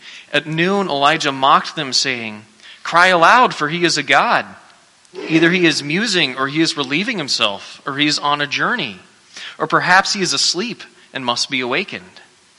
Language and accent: English; Kansas, United States; I mean, living in the Midwest, we've all experienced some form of drought. I grew up in Kansas, and Kansas has seemed like it's been in a drought for three times in the past 10 years.